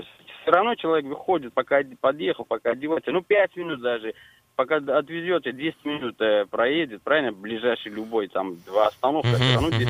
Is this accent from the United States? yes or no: no; Armenia; Звоню клиенту, говорю, знаете, я армянин, вот я ваш заказ взял.